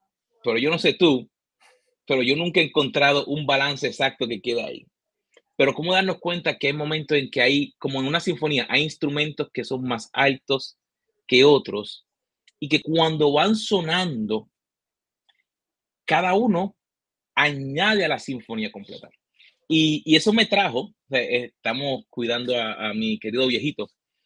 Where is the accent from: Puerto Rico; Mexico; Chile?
Puerto Rico; Carolina; nacido y criado en Puerto Rico con la mancha de plátano de Carolina